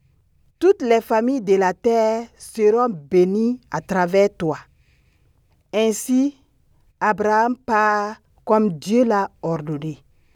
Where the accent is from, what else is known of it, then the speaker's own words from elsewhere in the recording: Burkina Faso; Je suis du Burkina.